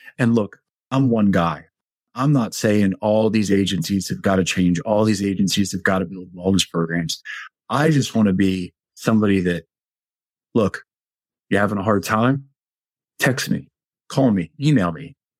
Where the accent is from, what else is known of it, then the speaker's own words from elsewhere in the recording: Baltimore, Maryland, United States; I am born and raised in the state of Maryland. I was born in Baltimore, not the city, but just outside of it. So the Baltimore County surrounds the entire place. So I spent the first 18 years of my life up there.